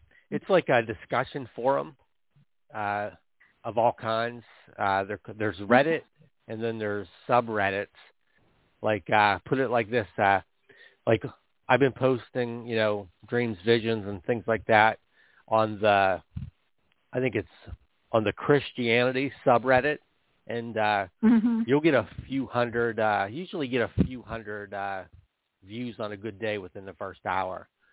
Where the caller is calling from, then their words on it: Pennsylvania, United States; from Pennsylvania.